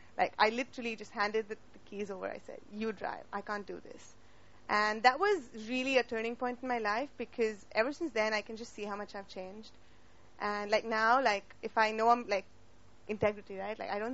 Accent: India; So my father's family was Catholic, like they've always been Catholic. But I'm from India, so my mother's family was Hindu.

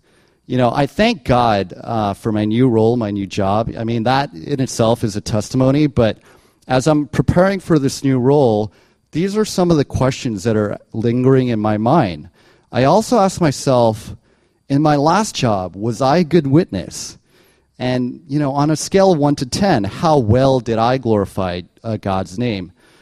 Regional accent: New York, United States; So I grew up in New York, and anybody from New York that's a Knicks fan

